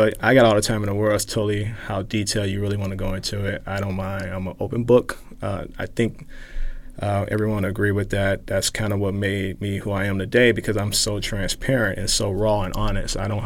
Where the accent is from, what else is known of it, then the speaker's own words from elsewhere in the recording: Chicago, Illinois, United States; I'm originally from Chicago, on the west side of Chicago is where I was born and raised.